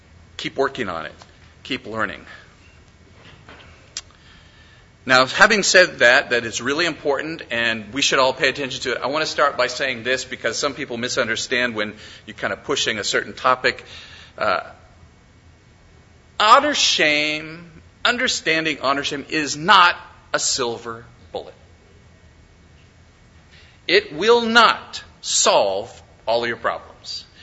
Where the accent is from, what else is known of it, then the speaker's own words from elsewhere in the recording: United States; And what I began to see is that there was this entire big thing that I, as an American, culturally sensitive, missiologically educated, prayerful, had missed